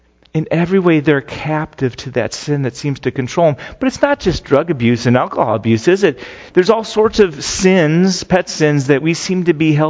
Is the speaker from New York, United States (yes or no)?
no; Phoenix, Arizona, United States; I grew up in Phoenix.